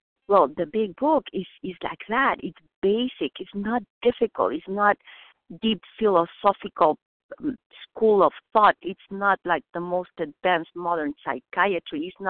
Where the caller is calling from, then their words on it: Boston, Massachusetts, United States; I'm calling from Boston.